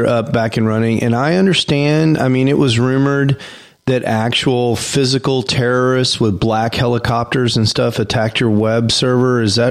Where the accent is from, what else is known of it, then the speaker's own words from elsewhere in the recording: Texas, United States; I'm from Texas. We have guns here.